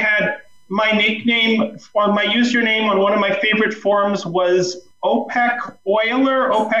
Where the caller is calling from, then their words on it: Hudson, New York, United States; New York. Hudson New York. Valley, New York.